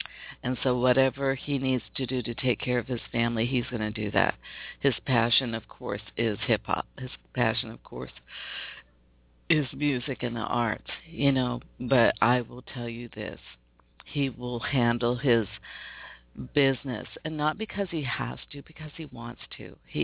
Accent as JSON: {"language": "English", "region": "Pacific Northwest", "country": "United States", "tie": "born or raised there", "said": "They're all from the Pacific Northwest, so I'm proud of my hometown."}